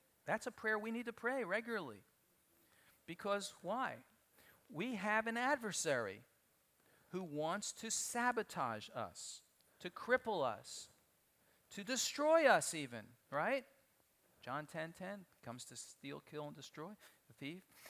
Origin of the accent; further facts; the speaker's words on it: Northeast, United States; See, I'm from the Northeast. You know, it's in Jewish home, it's just the norm.